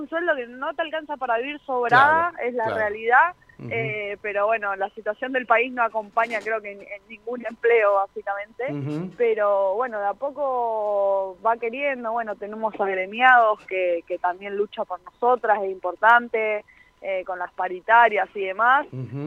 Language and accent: Spanish; Rosario, Santa Fe, Argentina; yo hoy en día tengo 23 años y cuando era más chica, a los 14, 15, no había, yo soy de Rosario